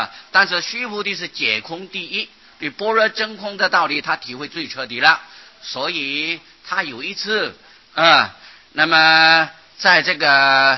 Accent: China; 但是在我们中国人呢、啊、喜欢简略

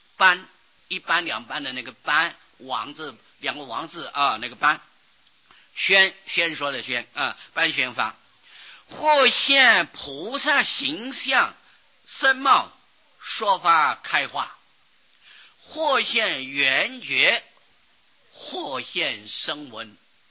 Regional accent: China; 而且我们中国人喜欢简略呀，不喜欢梵文呐，喜欢简略。

